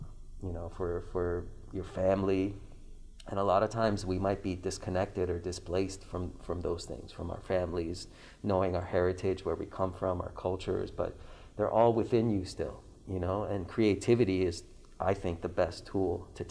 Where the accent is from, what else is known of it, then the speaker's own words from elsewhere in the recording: Iran; I tell them I'm from Iran and tell them a little bit about my story and the history of where I'm from.